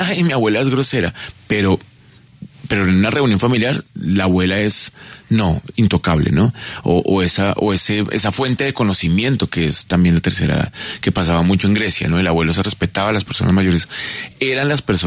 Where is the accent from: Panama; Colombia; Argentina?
Colombia; Tunja, Boyacá; Somos abuelitos que venimos de Tunja.